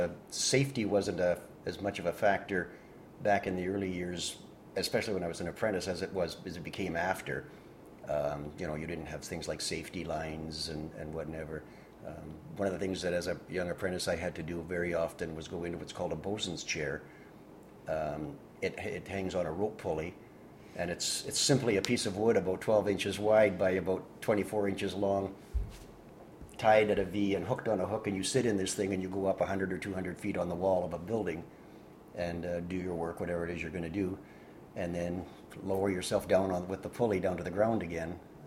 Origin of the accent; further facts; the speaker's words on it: Thunder Bay, Ontario, Canada; Well, you're never far away from a grain elevator when you live in Thunder Bay. So I grew up on Empire Avenue in Port Arthur as a young man. And then when I married, my wife and I lived on Mary Street in Westport for a while, and then in Northwood